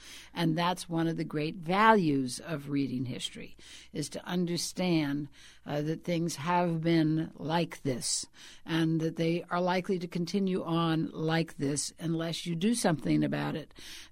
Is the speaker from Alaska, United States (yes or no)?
no; New Orleans, Louisiana, United States; Now, she didn't feel that way about my hometown of New Orleans.